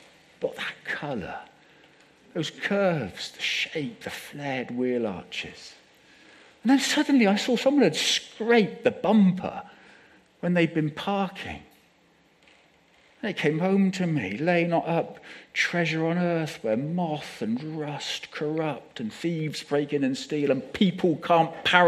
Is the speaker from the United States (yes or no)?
no; Bradford-on-Avon, South West England, United Kingdom; Growing up in Bradford-on-Avon, we had this wonderful neighbour.